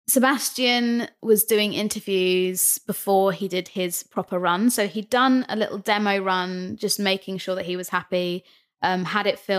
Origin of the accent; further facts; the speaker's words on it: Brighton, South East England, United Kingdom; And so I told him that I'm from Brighton